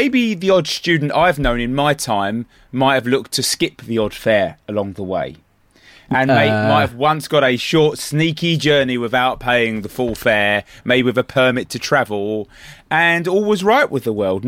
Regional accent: Granada, Andalusia, Spain; English is a second language; goes from my hometown of Granada in southern Spain to anywhere else on Earth?

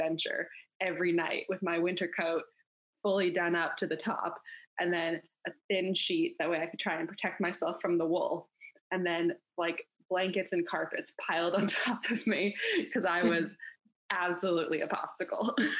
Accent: Canada; I grew up in Canada. So like in Canada, in the winter it's cold, in the summer it's hot, and hot and cold don't meet.

